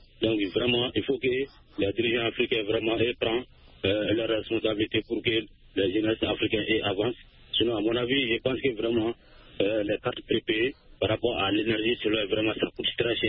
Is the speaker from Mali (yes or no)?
yes; Sonikini, Mali; Oui, précisément dans mon village natal à Sonikini.